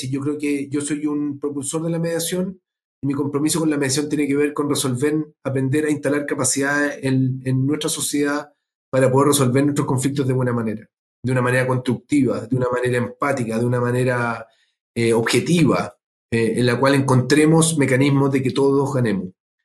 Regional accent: Santiago, Santiago Metropolitan Region, Chile; born there; ¿En qué comuna nací? Nací en el Calvo Maquena, con lo cual debe ser comuna Santiago Centro, creo.

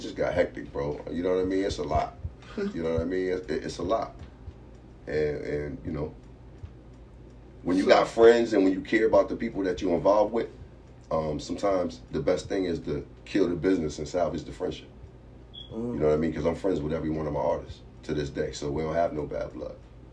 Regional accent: Connecticut, United States; And then I'm from Connecticut. You know what I mean? I ain't from New York.

